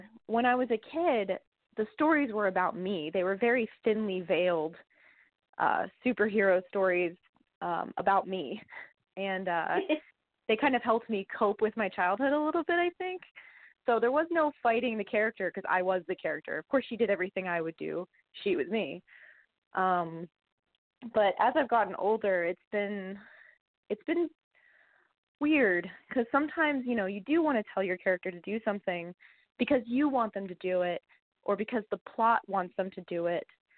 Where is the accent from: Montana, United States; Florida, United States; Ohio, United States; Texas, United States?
Florida, United States; I was named after a Stephen King novel. I grew up mostly in Florida